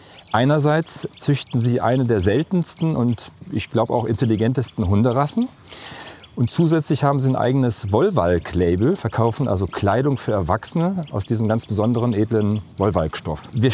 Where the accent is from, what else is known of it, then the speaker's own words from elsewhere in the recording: Bochum, North Rhine-Westphalia, Germany; ich gehöre ja auch dazu, ich komme ja aus Bochum